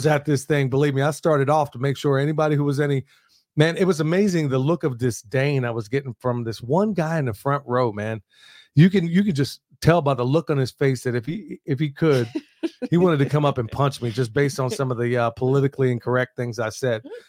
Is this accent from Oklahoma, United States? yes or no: yes; Oklahoma, United States; And this is just from me growing up in Oklahoma.